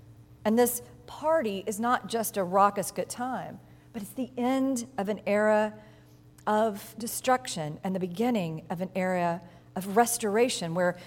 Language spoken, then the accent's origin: English; the South, United States; accent: southern; retell this parable as a modern tale set in the deep south, where I come from. To do so, I must summon my best southern accent.